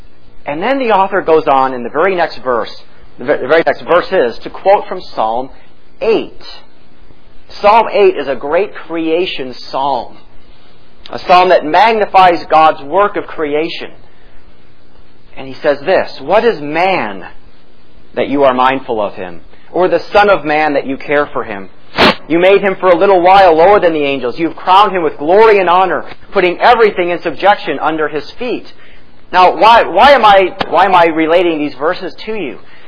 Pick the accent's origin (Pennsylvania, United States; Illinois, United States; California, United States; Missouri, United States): Illinois, United States; I'm from Illinois, so the heartland is, you know, I'm not a total stranger to the heartland.